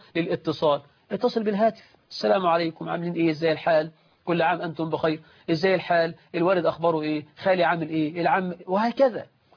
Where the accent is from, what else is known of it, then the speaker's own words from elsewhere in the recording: Egypt; أنا من مصر وأقاربي في أسوان